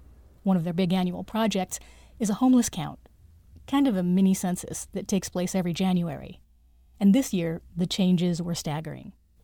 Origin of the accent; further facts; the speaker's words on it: Los Angeles, California, United States; We begin in my hometown, Los Angeles, California